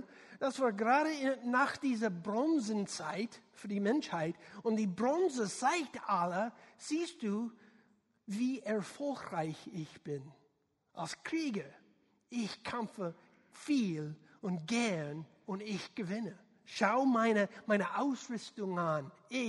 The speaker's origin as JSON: {"language": "German", "country": "United States", "second_language": "German", "said": "man merkt, ich bin Amerikaner, nicht ein deutschsprachiger Kerl."}